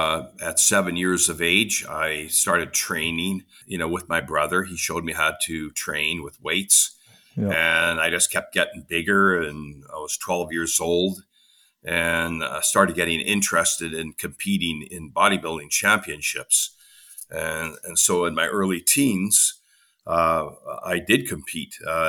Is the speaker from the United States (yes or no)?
no; Vancouver, British Columbia, Canada; born there; Yes, I was born in Vancouver and started my musical career in Vancouver.